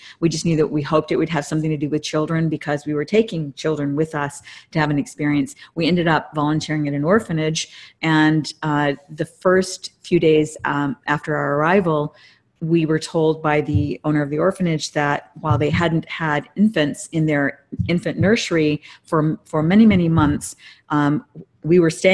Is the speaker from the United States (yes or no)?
yes; Hawaii, United States; I grew up in Hawaii, so we used to ride him on the beach